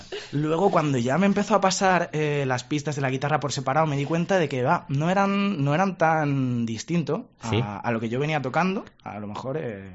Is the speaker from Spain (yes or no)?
yes; Toledo, Castilla-La Mancha, Spain; now in Madrid, Spain; Yo vengo de Toledo, pues de tocar en grupos por allí, a cuadros